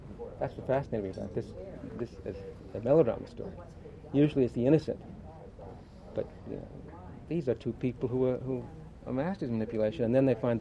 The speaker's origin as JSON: {"language": "English", "country": "United States", "said": "I'm an American middle class Jew. My father came over from Poland."}